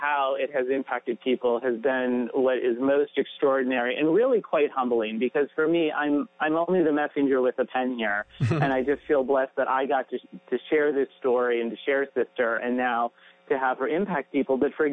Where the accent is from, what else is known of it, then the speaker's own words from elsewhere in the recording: St. Mary's, Pennsylvania, United States; ceramic studio on the grounds of the oldest Benedictine convent in the country, which happens to be in my hometown in St. Mary's, Pennsylvania.